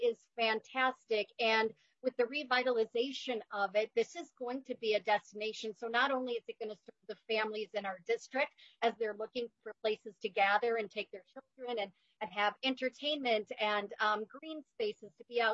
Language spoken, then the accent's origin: English; Northfield, Minnesota, United States; I grew up in Northfield, which is about 30 minutes south of Burnsville.